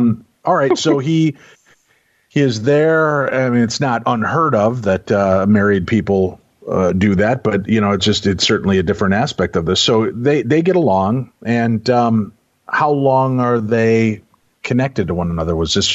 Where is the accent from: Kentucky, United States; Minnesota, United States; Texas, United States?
Minnesota, United States; Brevard, I'm sorry. I'm Minnesotan, mm-hmm, it's right. Brevard to us, but okay, Brevard County.